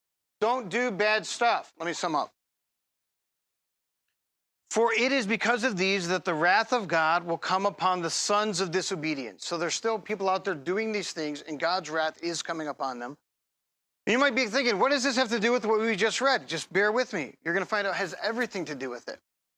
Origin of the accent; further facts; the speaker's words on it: Detroit, Michigan, United States; now in Cleveland, United States; But I'm from Detroit. I grew up in Detroit. Right? And then nothing has ever been able to beat that out of me. I've lived in Cleveland a long time.